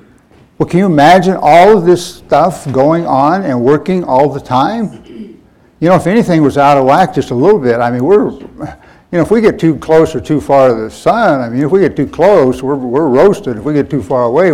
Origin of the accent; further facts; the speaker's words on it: Colorado, United States; But I'm from Colorado, we had four seasons, four distinct seasons, all different.